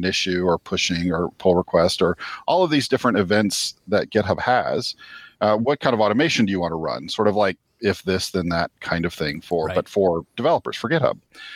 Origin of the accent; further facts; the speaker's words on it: Chapel Hill, North Carolina, United States; I grew up locally here in Chapel Hill, so I've been around the area a long time.